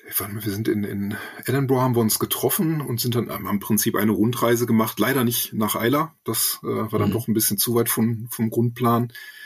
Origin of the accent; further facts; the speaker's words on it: Germany; als Piefke